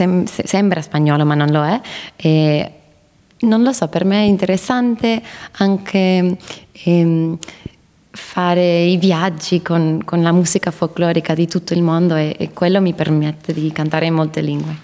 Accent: Sydney, New South Wales, Australia; per me, io sono cresciuta qui a Sydney cantando nel coro

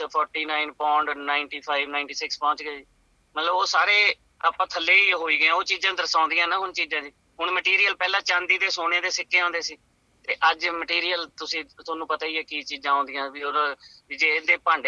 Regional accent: Middu Khera, Punjab, India; now in Craigieburn, Australia; ਮੈਂ ਜੀ ਪੰਜਾਬ ਦੇ ਵਿੱਚੋਂ ਜੀ, ਮੇਰਾ ਸ਼੍ਰੀ ਮੁਕਤਸਰ ਸਾਹਿਬ ਦੇ ਵਿੱਚ ਪਿੰਡ ਹੈ ਜੀ, ਮਿੱਡੂ ਖੇੜਾ ਜੀ, ਬਠਿੰਡਾ ਤੇ ਅਮਲੋਟ ਦੇ ਕੋਲ ਜੀ, ਉੱਥੋਂ ਆਇਆ ਜੀ ਆਪਣਾ। ਤੇ ਇੱਥੇ ਮੈਂ 2013 'ਚ ਆਇਆ ਸੀਗਾ ਜੀ, 2013 'ਚ, ਤੇ ਇੱਥੇ ਮੈਂ ਕ੍ਰੇਗੀਵਨ ਦੇ ਵਿੱਚ ਰਹਿ ਰਿਹਾ ਜੀ।

